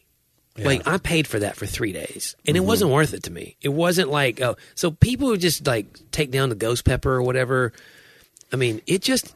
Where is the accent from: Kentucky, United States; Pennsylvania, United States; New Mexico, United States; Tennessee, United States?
Tennessee, United States; Nashville; born or raised there